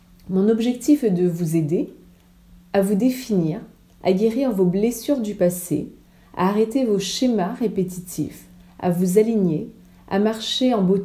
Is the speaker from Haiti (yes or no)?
no; Réunion, France; j'ai 37 ans, je suis réunionnaise